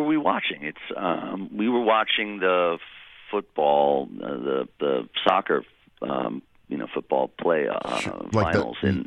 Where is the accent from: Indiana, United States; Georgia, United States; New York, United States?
New York, United States; Queens; Yeah, I grew up drag racing in New York. I grew up in Queens, as I said